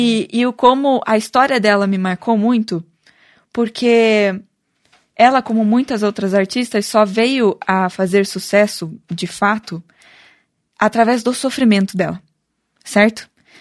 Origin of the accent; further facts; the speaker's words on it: Italy; also born or lived in Brazil; Eu nasci no Brasil, mas eu fui morar na Itália quando eu tinha 2 meses de idade, voltei pro Brasil com 11.